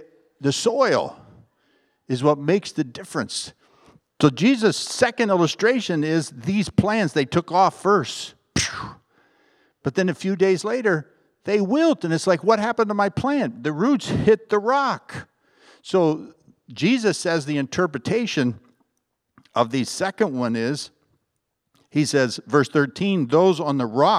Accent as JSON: {"language": "English", "region": "California", "country": "United States", "said": "I mentioned that I come from the San Joaquin Valley. It has the deepest topsoil in the United States."}